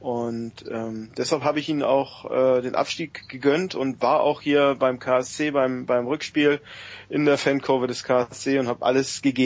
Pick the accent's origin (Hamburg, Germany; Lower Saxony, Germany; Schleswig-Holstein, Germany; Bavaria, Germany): Schleswig-Holstein, Germany; Dithmarschen; bin also geboren in Schleswig-Dithmarschen, dort auch aufgewachsen, also im fettesten HSV-Einzugsgebiet.